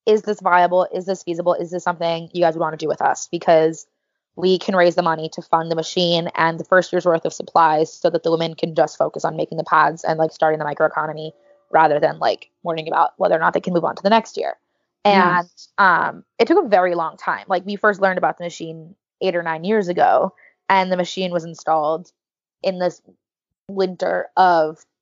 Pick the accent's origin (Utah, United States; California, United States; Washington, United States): California, United States; Los Angeles; growing up in Hollywood and seeing the impact that media can have